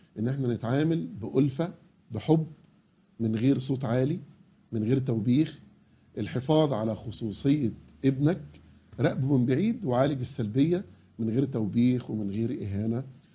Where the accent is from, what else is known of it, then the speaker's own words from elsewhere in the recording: Egypt; احنا بنتكلم احنا كمصريين، احنا كعرب